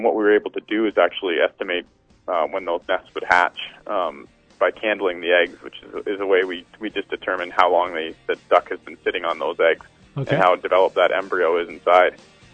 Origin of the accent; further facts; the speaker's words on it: Ontario, Canada; I grew up fishing up on the Bruce